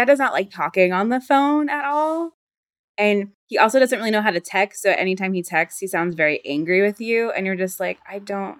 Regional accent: the South, United States; so we're from the South

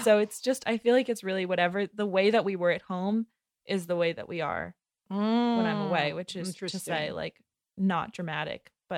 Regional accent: New York, United States; yeah, I'm from New York. Well, yeah, you've grown up with 130 kids from kindergarten to 12th grade who all that's a given for

